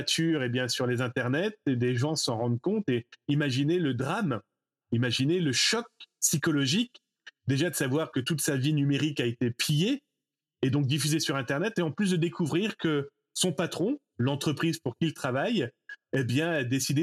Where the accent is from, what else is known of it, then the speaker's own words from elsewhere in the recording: France; des articles de loi du Code du travail chez nous en France